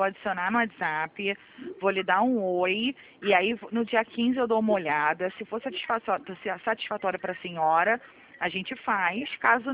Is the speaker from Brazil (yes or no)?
yes; Rio de Janeiro, Brazil; Eu sou do Rio.